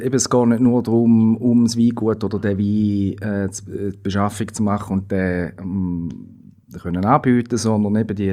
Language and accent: German; Switzerland; bei uns in der Schweiz